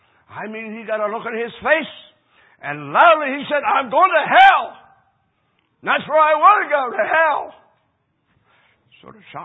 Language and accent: English; Pennsylvania, United States; And before I went in the door, I said, we're from Pennsylvania.